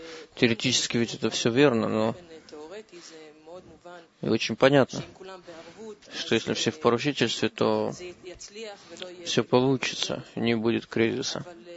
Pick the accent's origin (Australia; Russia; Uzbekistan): Australia; now in Israel; Я приехал из Австралии, сейчас уже живу здесь, в Израиле.